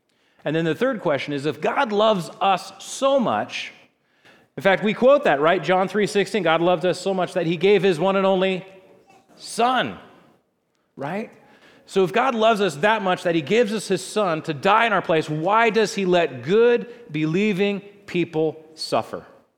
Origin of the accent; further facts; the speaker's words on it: California, United States; Now, as a Californian, I can tell you I have something to say about earthquakes.